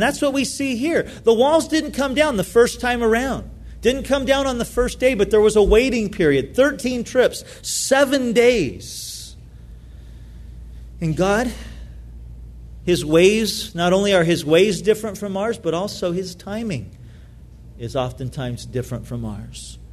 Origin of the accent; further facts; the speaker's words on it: California, United States; I grew up in Orange County. That's where I lived most of my life until I moved down here.